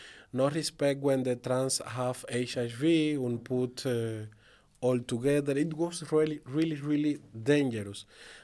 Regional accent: Cuba; English is a second language; moved away; the most product in Cuba that we have in this moment, I am out from Cuba 5 years, it was from America

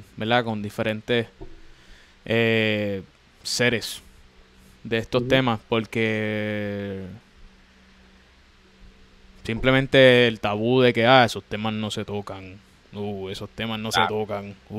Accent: Puerto Rico; nosotros acá, por lo menos como puertorriqueños, estamos un poquito vulnerables

